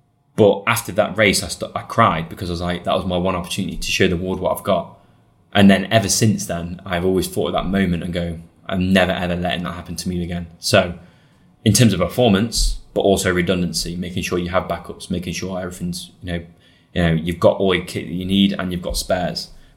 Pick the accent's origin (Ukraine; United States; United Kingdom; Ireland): United Kingdom; I take immense pride that, you know, I am who I am and I'm British.